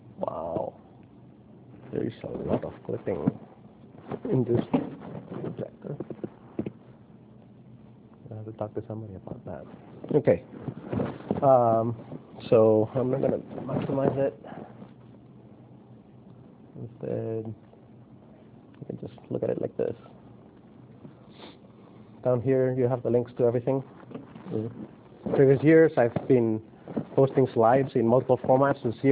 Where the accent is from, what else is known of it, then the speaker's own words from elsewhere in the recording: Spain; now in United States; I'm originally from Spain.